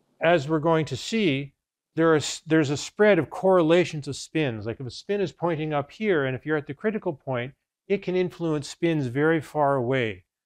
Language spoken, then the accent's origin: English; Canada; Because now I get a chance to show that I'm Canadian by putting the U there.